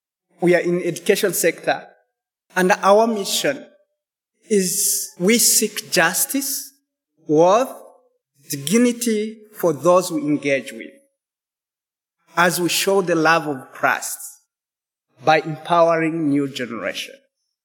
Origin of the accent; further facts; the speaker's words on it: Rwanda; now in Uganda; I am so excited to be here. I am from Rwanda.